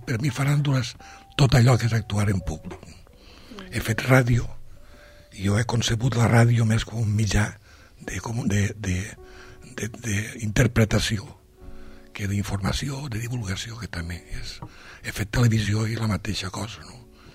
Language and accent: Catalan; Pego, Valencian Community, Spain; jo sóc de poble, de Pego